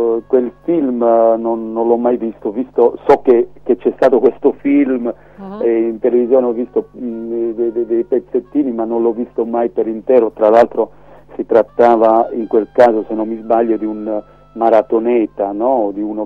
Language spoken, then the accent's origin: Italian; Crotone, Calabria, Italy; tutta l'adolescenza, tutto quel periodo che io avevo vissuto a Crotone, proprio in maniera nitida